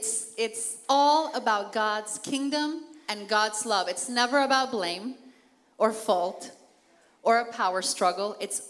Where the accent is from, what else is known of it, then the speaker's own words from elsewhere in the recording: Mexico City, Mexico; I'm from Mexico City. I've traveled with my parents all over the world. After high school, I was sent to Europe. I studied French.